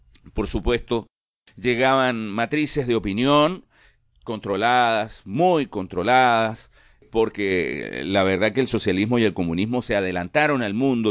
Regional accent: Venezuela; ya nosotros estábamos en Venezuela, año 1972, año 1973, ya vamos creciendo en Venezuela, vamos haciendo país, vamos haciendo patria, mis padres deciden que es Venezuela un mejor ambiente para nosotros

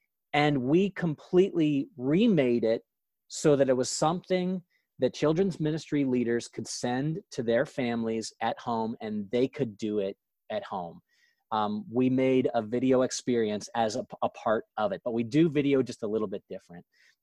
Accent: St. Louis, Missouri, United States; I'm from St. Louis, I'm in Missouri.

